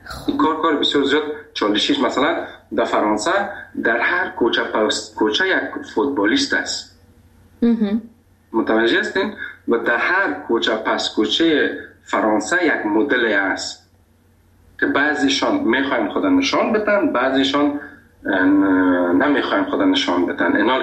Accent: Afghanistan; گفتم از افغانستان.

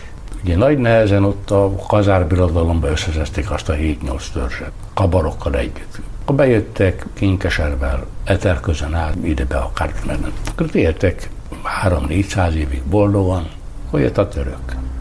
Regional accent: Hungary; Nem esik nekem rosszul az, hogy magyar vagyok, és az esik rosszul, hogy cigány. Én egy magyarországi cigányember vagyok

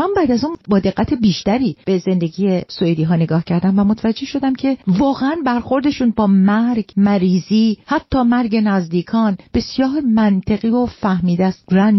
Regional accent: Iran; به عنوان یه ایرانی

